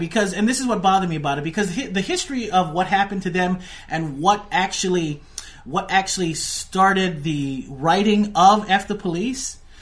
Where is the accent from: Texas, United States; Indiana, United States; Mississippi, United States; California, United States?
California, United States; Los Angeles; I've walked those streets before. I'm from L.A. I grew up in North Hollywood.